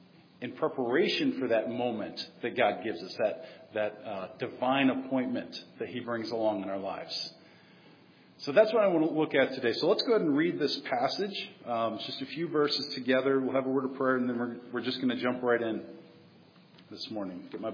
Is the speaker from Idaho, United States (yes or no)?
no; Syracuse, New York, United States; I think the last time we came up, we came from DuBois, Pennsylvania. And this time I hail from Syracuse, New York.